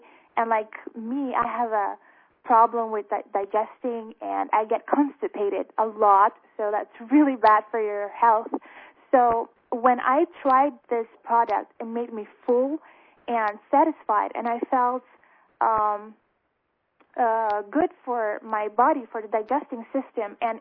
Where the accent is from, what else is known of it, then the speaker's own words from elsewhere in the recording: Aruba; and I'm from Aruba.